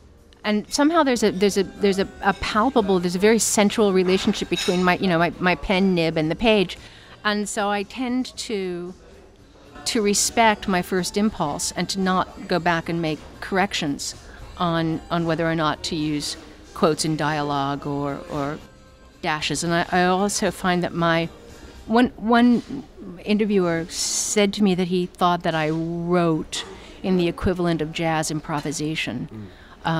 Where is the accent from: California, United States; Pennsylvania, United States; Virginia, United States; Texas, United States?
Pennsylvania, United States; Lancaster; I'm not a Western girl. I'm from Lancaster, Pennsylvania.